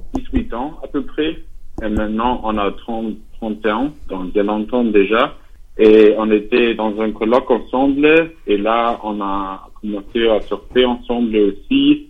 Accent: Germany; now in France; j'ai un nom français mais je suis d'Allemagne

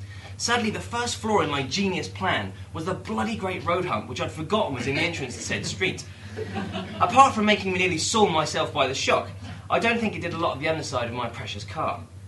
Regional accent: Dunstable, East of England, United Kingdom; about 5 miles away from my hometown of Dunstable, or Funstable, as some people like to ironically call it.

